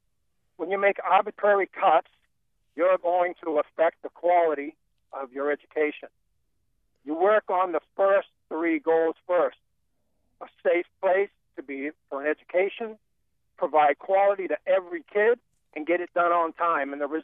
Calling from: Maine, United States; I'm calling from Maine

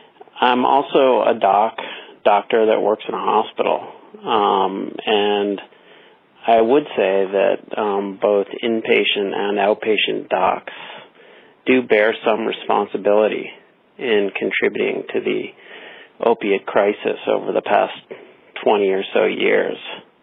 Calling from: San Francisco, California, United States; I'm calling from San Francisco.

